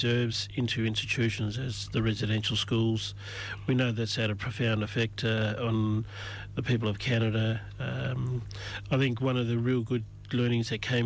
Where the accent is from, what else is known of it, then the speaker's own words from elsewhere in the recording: Western Australia, Australia; My mob is Menang, Goring mob, also Wadandi, Bilman people, and also have connections into the Gascoyne region as well through great-grandmother on the Dalgety side.